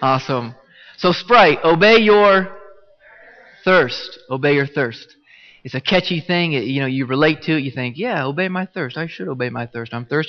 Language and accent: English; Ohio, United States; because I'm from Ohio, and LeBron James is from Ohio